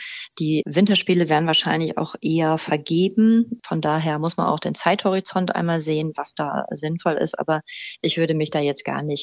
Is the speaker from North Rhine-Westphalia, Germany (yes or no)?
yes; North Rhine-Westphalia, Germany; wenn ich mir alleine das Ruhrgebiet angucke oder NRW, wo ich herkomme